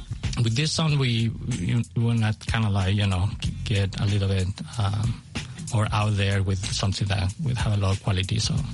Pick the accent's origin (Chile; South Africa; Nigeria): Chile; English is a second language; Well, you know, I'm from Chile, so I really like being enjoying music. I grew up in a house with a lot of records.